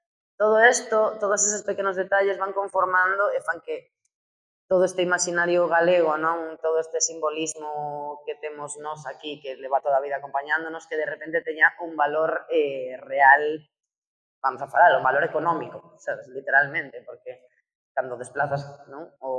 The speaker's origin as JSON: {"language": "Galician", "town": "Vigo", "region": "Galicia", "country": "Spain", "tie": "born or raised there", "said": "Eu son de Vigo. Vivo en Candeán, pero, o sea, vivo. Son de Vigo de toda vida."}